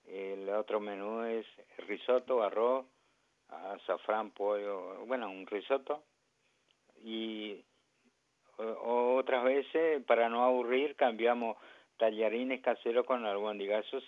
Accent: Paso de los Libres, Corrientes, Argentina; Sí, yo soy de Paso de los Libres.

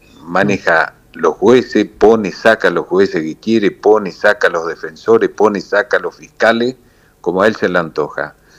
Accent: Formosa, Argentina; Yo hablo de donde vengo. Han usado con los derechos, con la justicia social, y verdaderamente Formosa, no podemos hablar de justicia social cuando estamos sumidos en la pobreza.

